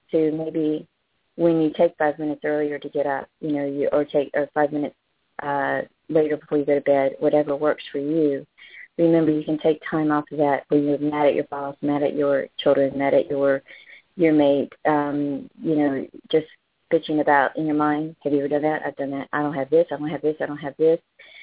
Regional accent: North Carolina, United States; accent: southern; I'm from North Carolina, so I grew up with them, and I'm one myself

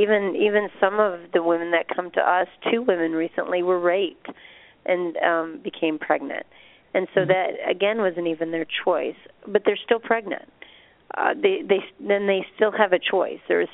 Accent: Grand Rapids, Michigan, United States; I am from Grand Rapids, Michigan. This is where my family and my husband's family live now.

